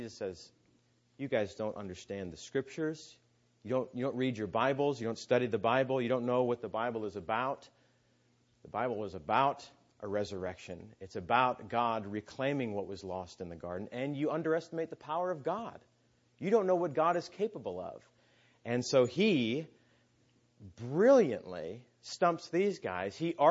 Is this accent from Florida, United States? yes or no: no; Akron, Ohio, United States; born there; I was born in Akron twice, actually. I was born at Akron General